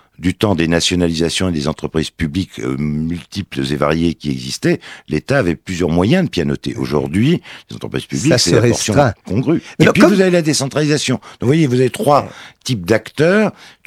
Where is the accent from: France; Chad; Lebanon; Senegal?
France; eastern France; je suis de l'Est de la France.